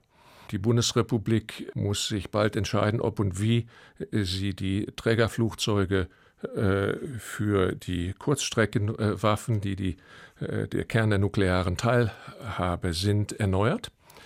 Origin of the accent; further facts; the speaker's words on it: Germany; Als Deutscher kann ich das nicht sagen